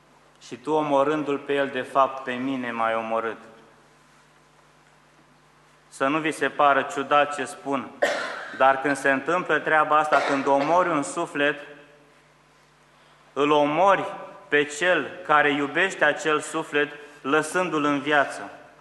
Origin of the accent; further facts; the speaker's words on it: Romania; Noi suntem români, frați creștini. Suntem români.